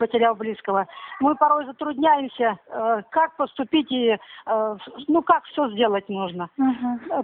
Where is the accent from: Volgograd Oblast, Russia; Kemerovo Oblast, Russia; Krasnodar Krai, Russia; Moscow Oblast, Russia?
Kemerovo Oblast, Russia; Anzhero-Sudzhensk; born there; now in Tyumen, Russia; Я приехала, вообще-то я местный житель-то, родилась в Анжеро-Судженске, но приехала из Тюмени, что в силу обстоятельств семейных мы живем уже далеко, давно, здесь уже в Тюмени.